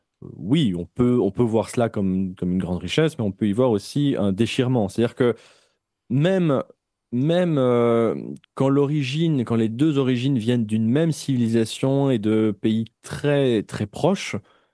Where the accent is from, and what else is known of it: Belgium